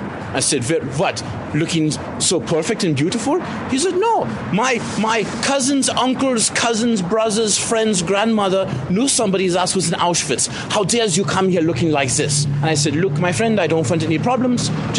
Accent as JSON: {"language": "English", "town": "Munich", "region": "Bavaria", "country": "Germany", "also_born_or_lived": "Berlin", "lives_now": "San Francisco, United States", "said": "Originally, I'm from Munich, but I was living in Berlin for the last 10 years or so, yeah."}